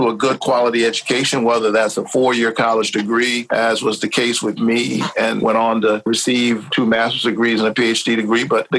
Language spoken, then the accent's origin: English; United States; in the separation of church and state is part of the covenant, actually, we have with one another as an American people.